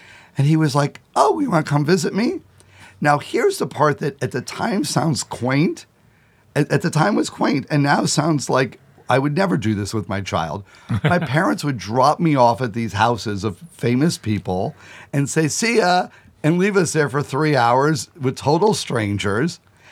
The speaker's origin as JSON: {"language": "English", "town": "Bakersfield", "region": "California", "country": "United States", "tie": "born or raised there", "said": "I grew up in Bakersfield, so I certainly didn't know anybody who wasn't a cow"}